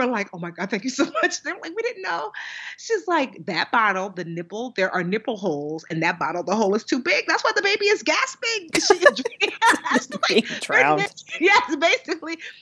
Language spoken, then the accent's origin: English; Nigeria; I mean, as much as a Nigerian child can be a troublemaker because, you know, there's only but so much that your parents will allow.